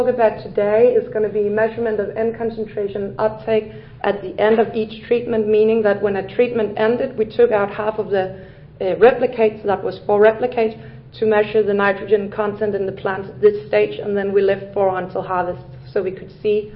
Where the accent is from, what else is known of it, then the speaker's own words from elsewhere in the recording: Denmark; I'm from Denmark, Aarhus University.